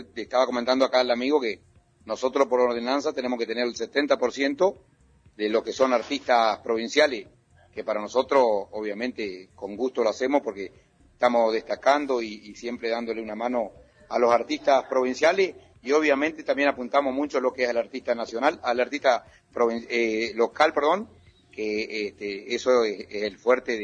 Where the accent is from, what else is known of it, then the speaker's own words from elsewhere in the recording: Argentina; Nosotros, como argentino, más que alegre, una emoción.